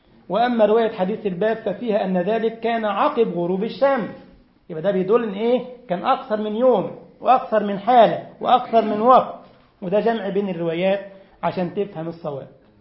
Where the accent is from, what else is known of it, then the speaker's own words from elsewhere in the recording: Egypt; فالمهم جه عندنا في مصر كان عنده محاضره